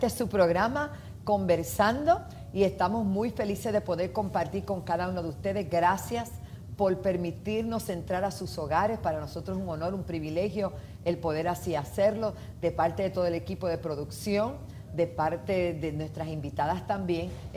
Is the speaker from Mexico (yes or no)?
no; Puerto Rico; Hay muchas cosas en este momento ocurriendo en mi país, dentro del Senado de Puerto Rico